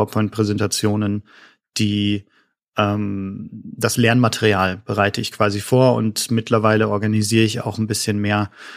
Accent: Wilhelmshaven, Lower Saxony, Germany; Ich komme aus Wilhelmshaven an der Nordsee.

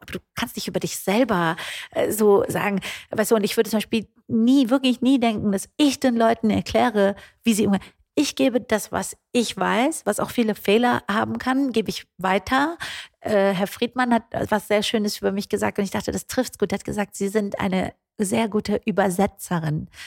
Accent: Frankfurt, Hesse, Germany; Ich bin hier in Frankfurt aufgewachsen mit jeder Menge Sinti und Roma an meiner Schule.

